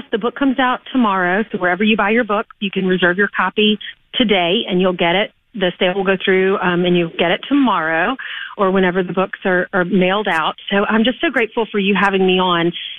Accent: South Carolina, United States; now in New York City, United States; And it's more common in the South. I grew up in South Carolina, so you hear this phrase.

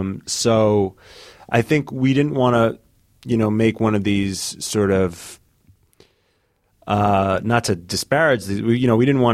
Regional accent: New York City, New York, United States; I grew up in New York City.

